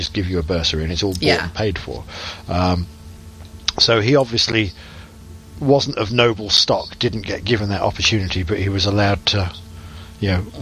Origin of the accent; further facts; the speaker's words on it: South West England, United Kingdom; because we're both from Cornwall, both Cornish, our own cultural heritage